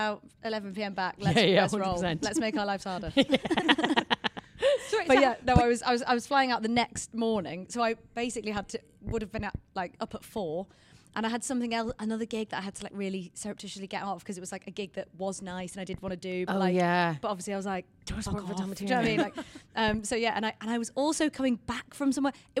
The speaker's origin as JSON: {"language": "English", "region": "England", "country": "United Kingdom", "said": "family is Scottish, so I hate myself for being English."}